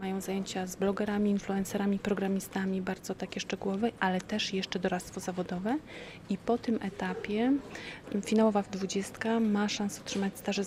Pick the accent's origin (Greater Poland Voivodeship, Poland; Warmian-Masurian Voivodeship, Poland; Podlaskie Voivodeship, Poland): Podlaskie Voivodeship, Poland; Białystok; Pochodzę z Białegostoku. To jest moje rodzinne miasto i tutaj mieszkam, uczyłam się.